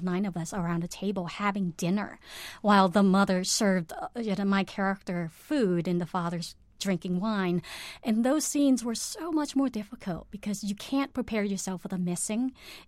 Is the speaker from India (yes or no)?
no; Cambodia; I think as a child growing up in Cambodia, you live very much in your body.